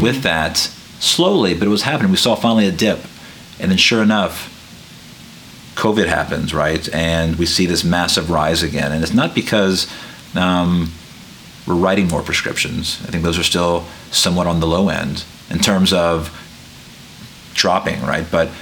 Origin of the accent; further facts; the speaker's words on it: Lafayette, Louisiana, United States; also born or lived in Tucson, Arizona; I'm from Lafayette, born and raised here. My wife and I moved away back in 2010. I went to Tucson, Arizona.